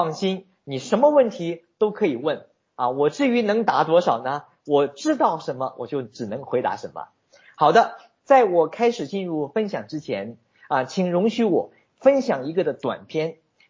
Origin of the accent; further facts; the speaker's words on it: China; moved away; also born or lived in Singapore; 我是一个来自中国内地的宣教士。我离开国内已经有中国有20几年了，就像刚才主席所介绍的，我大概10年的时间生活在新加坡